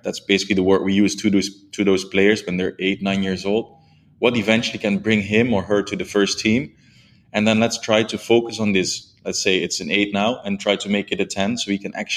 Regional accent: Sittard, Limburg, Netherlands; Fortuna Sittard in the south of the country. It's my hometown team, so the team I always supported as a kid.

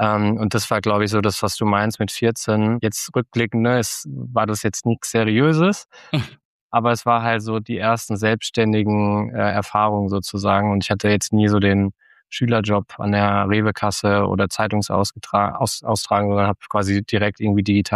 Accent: Frankfurt am Main, Hesse, Germany; aufgewachsen in Frankfurt am Main

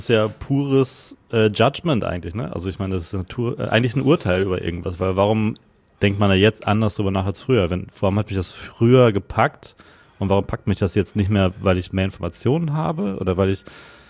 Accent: Gütersloh, North Rhine-Westphalia, Germany; Ich habe vor 3 Wochen war ich in meiner Heimatstadt und war im Stadion. In Gütersloh

